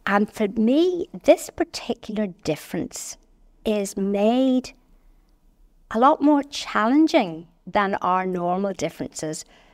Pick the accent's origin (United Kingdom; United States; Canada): United Kingdom; Northern Ireland; accent: Northern; And there I was, going into a room with a green carpet, with my Northern accent and my Protestant faith.